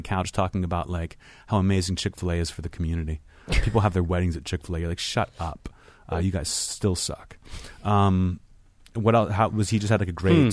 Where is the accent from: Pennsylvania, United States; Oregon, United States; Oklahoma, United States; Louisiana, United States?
Pennsylvania, United States; Pittsburgh; If you know me, I'm from Pittsburgh.